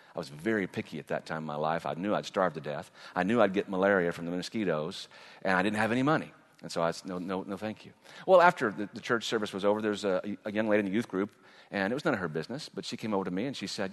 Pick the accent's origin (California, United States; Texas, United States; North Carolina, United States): Texas, United States; Allen; I'd never been out, you know, very far from my hometown of Allen, Texas.